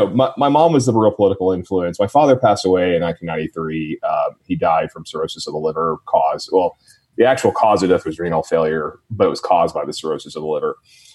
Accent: Jonesboro, Georgia, United States; We grew up just south of Atlanta. I think my hometown is actually Jonesboro, Georgia

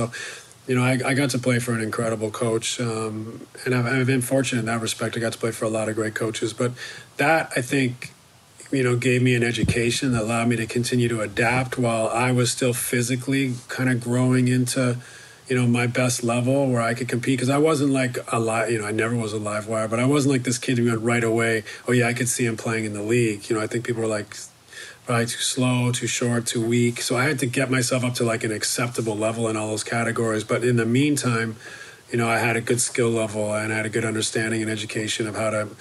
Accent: Canada; I went to where I grew up in Canada. Junior high was grades 8, 9, 10.

